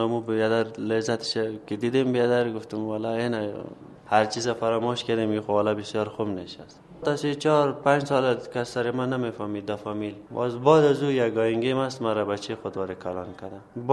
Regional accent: Afghanistan; also born or lived in Pakistan; عمر ما فعلا 30 ساله هستم و فارغ صنف 12 هستم. از پاکستان آمدم به وطن خود.

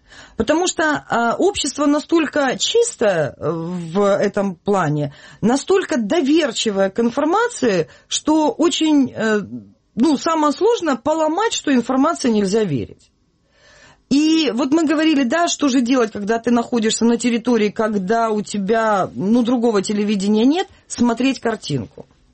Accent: Crimea, Ukraine; я часто бываю в Крыму, потому что я сама из Крыма

